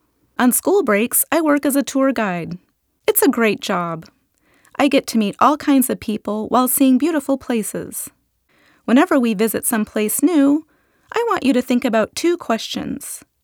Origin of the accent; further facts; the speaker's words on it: Hawaii, United States; now in US mainland; I was born and raised in Hawaii.